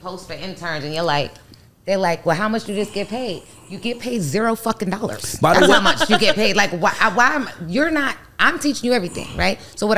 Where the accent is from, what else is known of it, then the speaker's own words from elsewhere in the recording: New York, United States; When I was growing up in New York, like, I was all kind of shit.